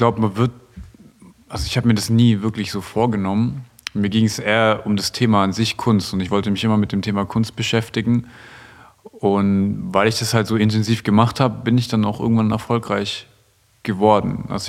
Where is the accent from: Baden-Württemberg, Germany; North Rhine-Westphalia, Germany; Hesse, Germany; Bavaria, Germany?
Baden-Württemberg, Germany; Stuttgart; Und gerade in Stuttgart, wo ich herkomme